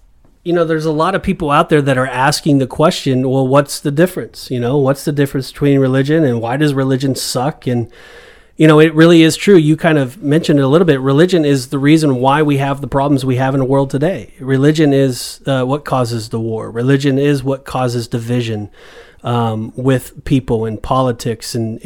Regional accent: Florida, United States; we were, you know, indirectly going for Tampa, all of us, because we're from Florida, and so that was kind of our team.

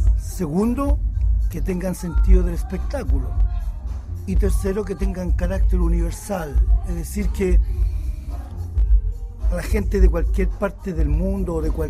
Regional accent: Chile; now in Czech Republic; Mostramos diferentes culturas que conforman nuestra nacionalidad como pueblo chileno.

